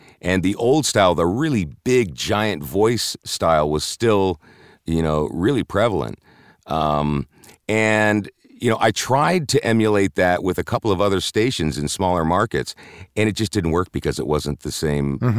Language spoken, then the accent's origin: English; Harrisburg, Pennsylvania, United States; Here I come out of nowhere from Harrisburg, Pennsylvania. No one's ever heard of me.